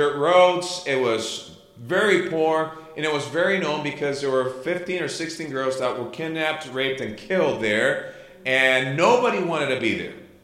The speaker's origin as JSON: {"language": "English", "country": "Chile", "tie": "born or raised there", "said": "I grew up in Chile, so you'll see, you'll hear a little accents from my parts. I'm not sure where, otherwise I would change it, but I know I have one. They've told me several times. But I grew up in Chile"}